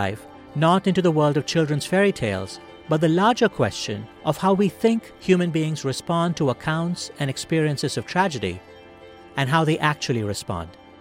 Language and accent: English; India; now in United States; I grew up in India, where traffic accidents and deaths were commonplace.